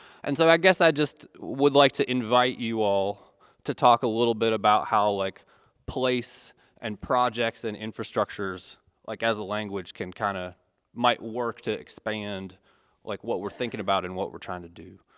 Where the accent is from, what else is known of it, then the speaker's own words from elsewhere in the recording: Buchanan, West Virginia, United States; I grew up in Buchanan, West Virginia, but I live outside the region now.